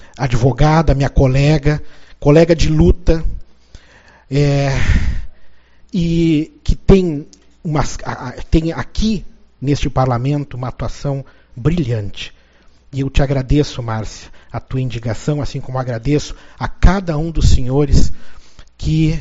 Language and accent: Portuguese; Santana do Livramento, Rio Grande do Sul, Brazil; born there; now in Uruguaiana, Brazil; Eu nasci em Livramento, na Santa Casa de Livramento.